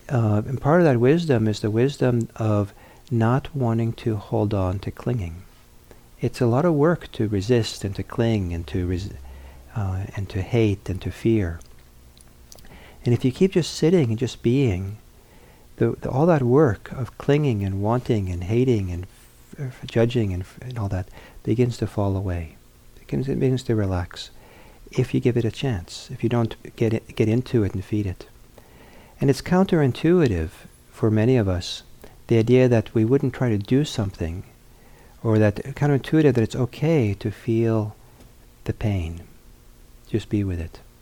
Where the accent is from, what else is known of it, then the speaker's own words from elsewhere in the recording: Italy; I grew up on the edge of the Mediterranean, part of my growing up in Italy.